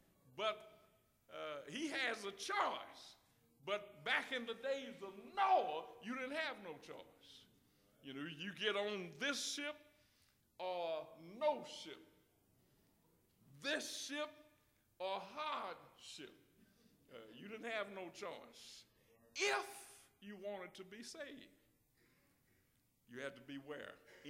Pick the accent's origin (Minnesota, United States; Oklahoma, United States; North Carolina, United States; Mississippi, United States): Mississippi, United States; And as much as I love Mississippi, you won't find it in my home state either.